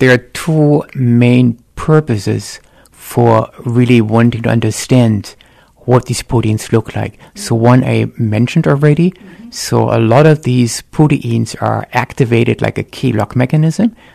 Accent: Germany; moved away as an adult; also born or lived in Dallas, United States / Northern Ireland; I'm originally from Germany, and I've got my undergrad and graduate degrees from Germany

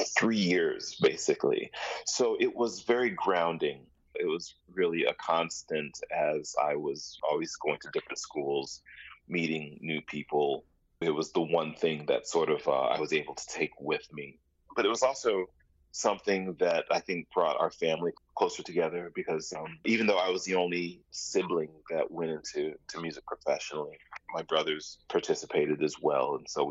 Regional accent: St. Paul, Minnesota, United States; also born or lived in Japan; But after we moved to the States from Japan when I was 2.5, I was born in Japan. We moved to Minnesota, St. Paul, the Bloomington, St. Paul area.

